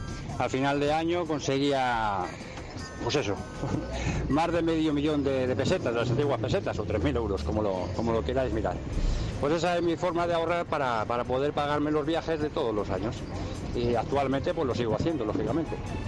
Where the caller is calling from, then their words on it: Madrid, Community of Madrid, Spain; de Madrid.